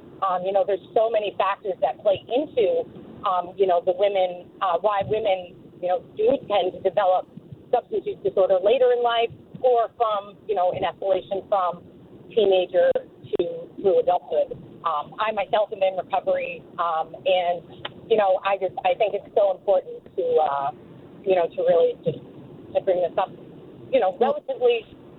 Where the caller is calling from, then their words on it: Portland, United States; I'm calling from Portland.